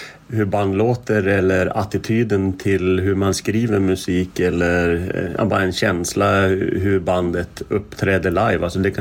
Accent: Norrland, Sweden; also born or lived in Västervik; now in Stockholm, Sweden; Jag brukar ju hävda mina småländska rötter. Jag är ju född i Västervik, men det kan man ju inte höra. Men jag är ju uppvuxen i Norrland och nu är jag halvvägs ner eftersom jag bor i Stockholm i vanliga fall.

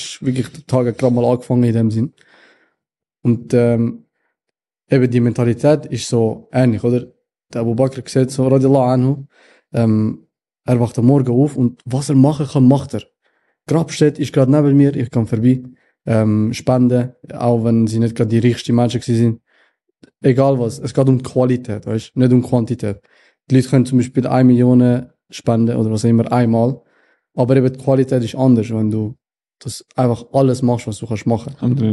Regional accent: Biel, Bern, Switzerland; accent: Biel; mein Akzent. Den Bieler Akzent.

